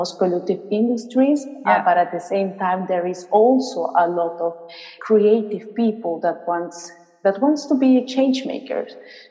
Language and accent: English; Peru; English is a second language; moved away as an adult; now in Sweden; I am a social entrepreneur. I come from Peru and I've been living in Europe since 2010. I am now in Sweden